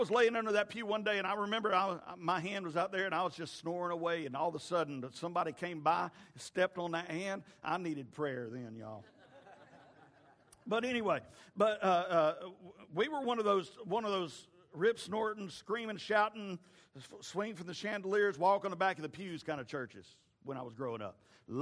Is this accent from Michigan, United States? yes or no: no; Bessemer, Alabama, United States; when I was growing up in Bessemer First Assembly of God in Bessemer, Alabama.